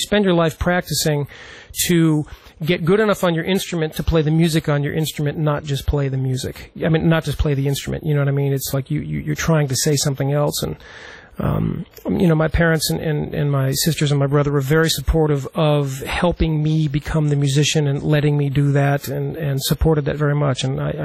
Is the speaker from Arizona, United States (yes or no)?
yes; Tucson, Arizona, United States; Well, I'm from Tucson, Arizona originally.